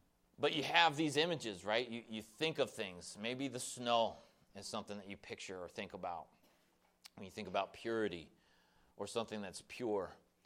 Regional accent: Texas, United States; Growing up in Texas, we'd go out and we'd play, and there was a creek that flowed not too far from the house.

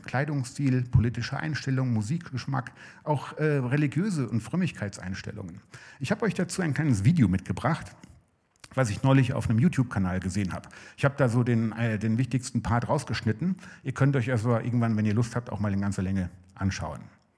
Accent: Siegen, North Rhine-Westphalia, Germany; 1990 hat sich in Siegen, also da, wo ich herkomme, eine neue Gemeinde gegründet, die Calvary Chapel.

